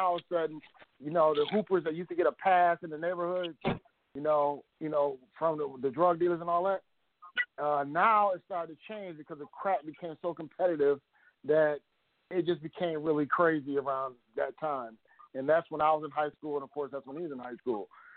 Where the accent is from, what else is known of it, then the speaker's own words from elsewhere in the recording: Midwest, United States; I grew up in the Midwest, too, and I'm right in between. Like, Waukegan was hop, skip, and jump for me, but being in between Milwaukee and Chicago